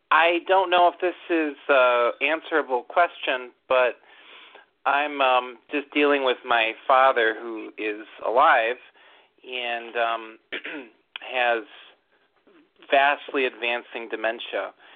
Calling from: Hamburg, New York, United States

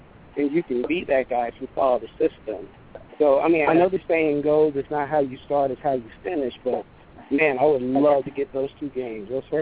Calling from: Brooklyn, New York, United States; Hey, Blue … calling from Brooklyn.

